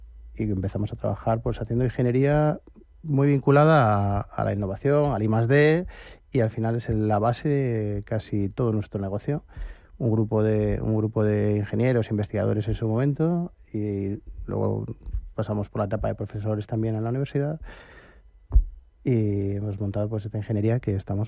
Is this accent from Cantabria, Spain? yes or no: yes; Cantabria, Spain; Soy cántabro 100%